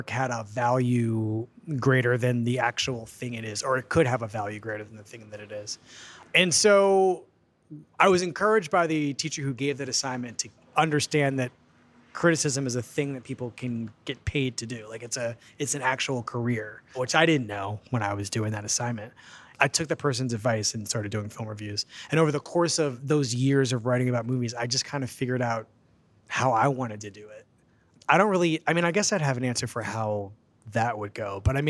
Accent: Philadelphia, Pennsylvania, United States; I'm from Philadelphia. I had the Philadelphia Inquirer and the Daily News, and that was it.

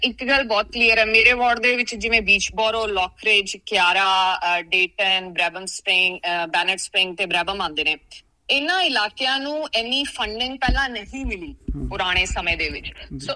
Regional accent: Bharal, Punjab, India; born there; ਮੇਰਾ ਜਨਮ ਤੇ ਬਹੁਤ ਛੋਟੇ ਜਿਹੇ ਪਿੰਡ ਕਸਬਾ ਭਰਾਲ ਵਿਖੇ ਹੋਇਆ, ਜੋ ਕਿ ਮਲੇਰਕੋਟਲੇ ਦੇ ਨੇੜੇ ਇੱਕ ਪਿੰਡ ਹੈ, ਬਹੁਤ ਛੋਟਾ ਜਿਹਾ ਕਸਬਾ ਭਰਾਲ।

